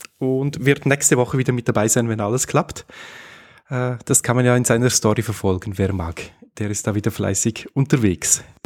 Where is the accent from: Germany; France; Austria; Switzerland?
Switzerland; Also bei uns in der Schweiz ist die Taxi-Lobby brutal stark.